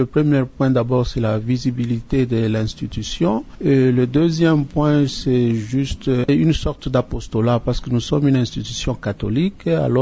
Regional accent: DR Congo; l'affaire de la guerre chez nous au Congo, à l'Est surtout, et à Ituri, c'est une réalité qui est complexe

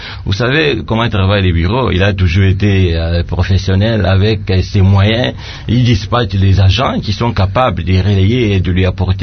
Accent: DR Congo; Moi, je pense que c'est de notre responsabilité en tant que Congolais de faire de sorte que des choses pareilles n'arrivent pas.

